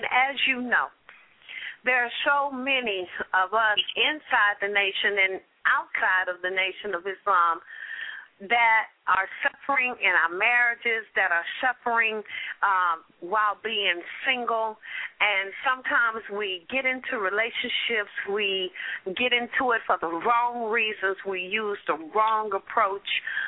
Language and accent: English; West Coast, United States; moved away; Okay, now, you know, I'm originally from the West Coast, and when I moved to Texas back in the 70s, they pronounced the city as Nawlins.